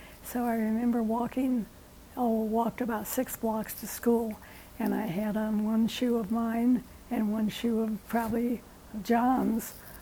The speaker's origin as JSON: {"language": "English", "town": "Chicago", "region": "Illinois", "country": "United States", "tie": "born or raised there", "said": "I just remember growing up in Chicago, mm-hmm. and I liked it. And we lived in a brownstone apartment on the first floor."}